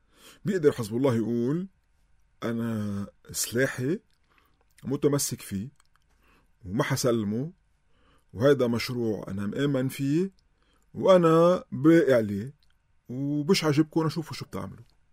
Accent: Lebanon

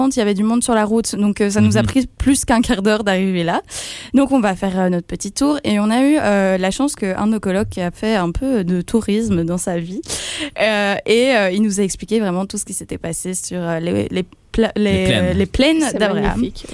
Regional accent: Belgium; Heureusement qu'on vient de Belgique.

